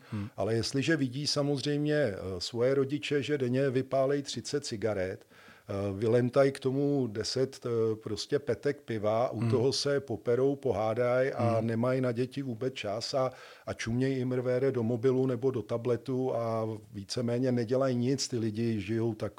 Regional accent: Prague, Czechia; To mi bylo těch 16, asi 17, protože na zábavě jsem dostal jako Pražák vždycky na držku

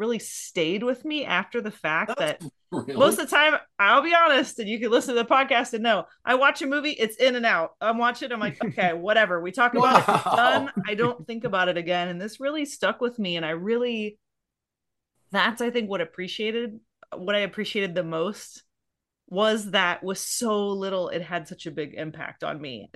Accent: Midwest, United States; I grew up in the Midwest, and I saw very few movies.

